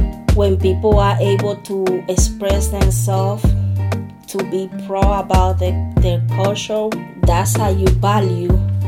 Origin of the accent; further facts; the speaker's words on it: Dominican Republic; English is a second language; moved away as an adult; I'm from Dominican Republic. When I first came here, I was just 18 years old with a lot of dreams.